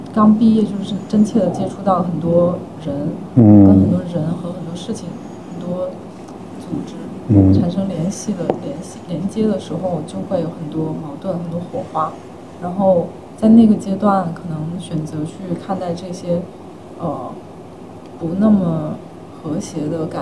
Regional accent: Guangdong, China; 就是因为我们都在广东长大嘛，是制造业很发达的那个珠三角区域

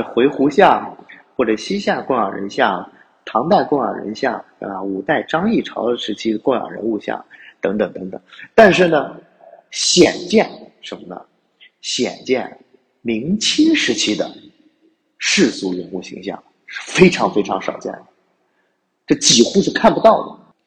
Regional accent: Shanxi, China; 我们山西人就好这一口。

